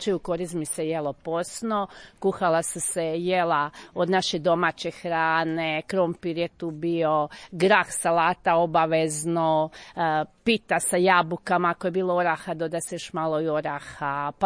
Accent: Požega, Požega-Slavonia County, Croatia; već 7 godina sam u kulturno-umjetničkom društvu Bektež, inače dolazim iz Požege, nas ima 5 koji dolazimo iz Požege

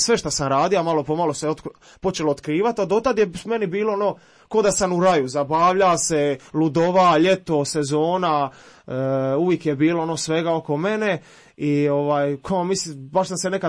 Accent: Split, Split-Dalmatia County, Croatia; dolazim iz Splita

